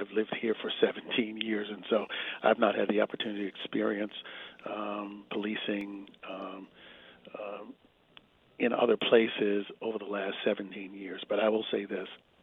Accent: Boston, Massachusetts, United States; now in Portland, United States; It's the rules that my father taught me when I was young, growing up in Boston.

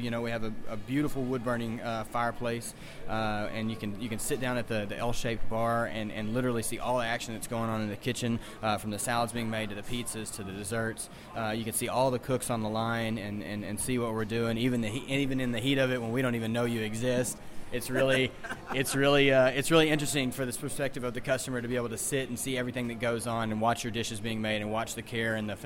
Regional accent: the South, United States; everything we've learned from the way that we grew up here in the South and the Delta and all those wonderful things.

